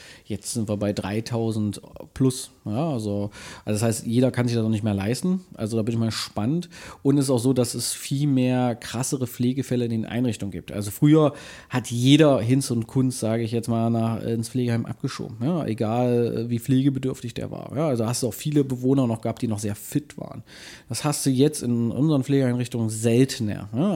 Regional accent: Magdeburg, Saxony-Anhalt, Germany; ich bin ja in Magdeburg aufgewachsen, da gab es auch eine Trabrennbahn.

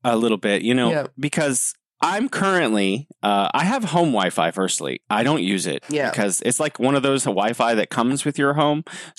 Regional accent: United States; And as an American, I'm kind of appalled that we've allowed our internet to get to this, you know, state where it's behind the rest of the world

